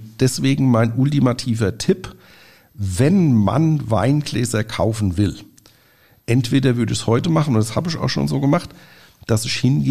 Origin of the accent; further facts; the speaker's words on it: Mainz, Rhineland-Palatinate, Germany; Also als Mainzer